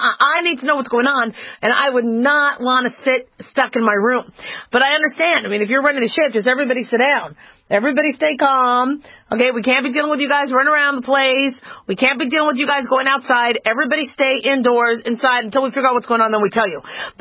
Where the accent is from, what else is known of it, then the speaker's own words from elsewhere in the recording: Arizona, United States; I grew up in Arizona when the summers were hot anyway